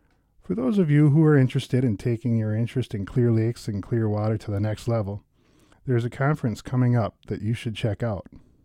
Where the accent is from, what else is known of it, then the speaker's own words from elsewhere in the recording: Wisconsin, United States; I grew up in Outagamie County, whose biggest lake is actually an impoundment of Black Otter Creek.